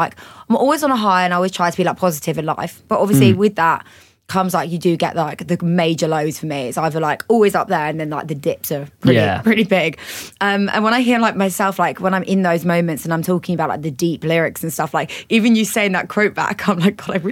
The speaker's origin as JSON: {"language": "English", "town": "Canterbury", "region": "South East England", "country": "United Kingdom", "tie": "born or raised there", "said": "I am. Born and raised in Canterbury."}